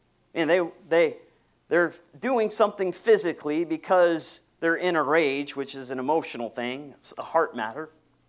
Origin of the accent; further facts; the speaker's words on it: Fort Myers, Florida, United States; I grew up in Fort Myers.